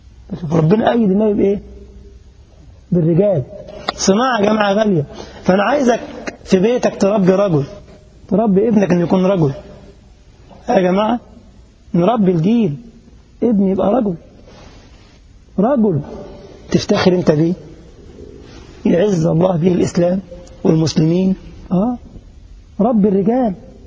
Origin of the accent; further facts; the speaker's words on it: Egypt; كان أخ لسه عندنا في مصر الآن وأنا جاي من الأجازة أهو